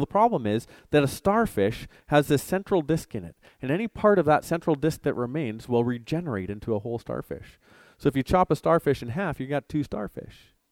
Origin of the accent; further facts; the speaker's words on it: Campbell River, British Columbia, Canada; I grew up on Vancouver Island. Small town called Campbell River. It's a fishing town. It was a wonderful place to go out on the water and cast your line, and often called the salmon capital of the world.